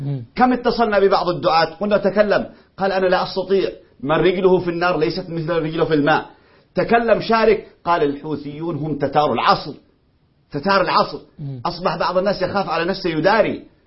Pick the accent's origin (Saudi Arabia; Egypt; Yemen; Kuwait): Yemen; كل مفسد وكل عربيد عندنا في اليمن هو موجود معهم